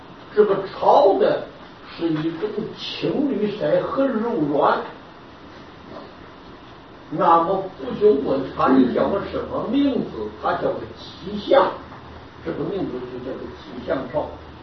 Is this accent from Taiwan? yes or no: yes; Taiwan; 那么我们台湾人就年迈就知道为什么稀饭叫这个米。